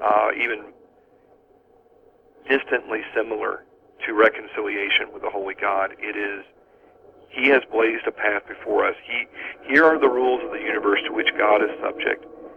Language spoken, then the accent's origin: English; the South, United States; accent: Southern; I'm from the South, so sometimes I'll put on my Southern accent a little thicker